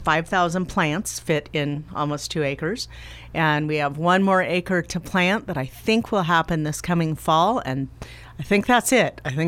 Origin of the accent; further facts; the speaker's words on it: Roseburg, Oregon, United States; I got to move back to my hometown. I got to move back to Roseburg, and that's how it all started.